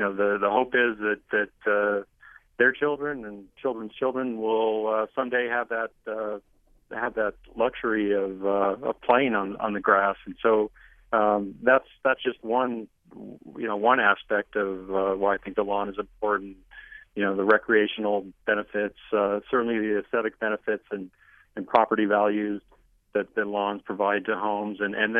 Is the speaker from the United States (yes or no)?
yes; Colorado, United States; Well, I mean, I'm 50-something, and I grew up not in California, but in another semi-arid location, Colorado.